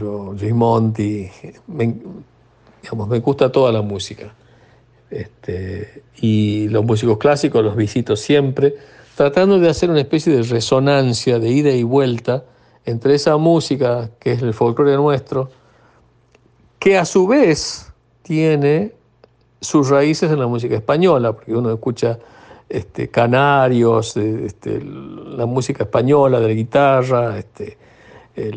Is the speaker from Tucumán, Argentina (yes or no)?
yes; Tucumán, Argentina; Yo me crié en Tucumán.